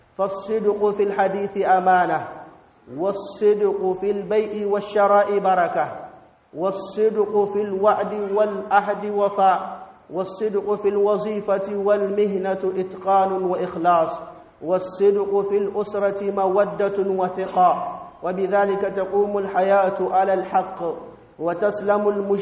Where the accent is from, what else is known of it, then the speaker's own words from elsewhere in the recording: Niger; اللهم احفظ بلادنا النيجر وسائر بلاد المسلمين من الفتن ما ظهر منها وما بطن